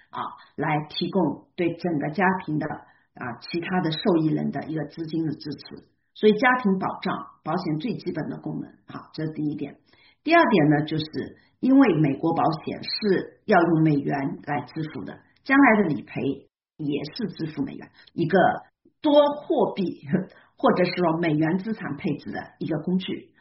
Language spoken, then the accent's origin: Chinese; China; moved away as an adult; now in United States; 我呢是毕业于上海交通大学的，那么我其实是一个新移民，我是2018年10月份移民到美国的